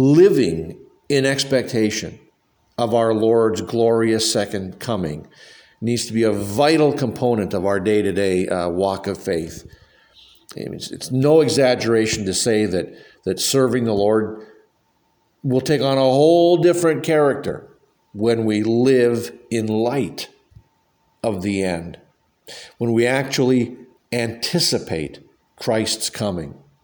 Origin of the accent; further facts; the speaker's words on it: Canada; But I'm from Canada, and you know, those pasty, cold Canadians, generally we tend to love the heat.